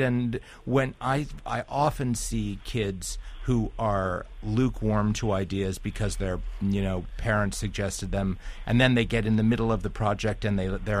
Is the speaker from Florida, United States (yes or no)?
no; Vermont, United States; I grew up in Vermont, and you know what's very popular there